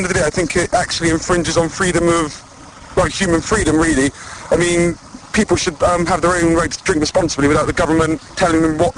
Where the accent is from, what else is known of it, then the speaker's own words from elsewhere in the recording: Chester, North West England, United Kingdom; now in Russia; Well, I'm not actually from Bristol, from Chester originally, but I live in Russia at the moment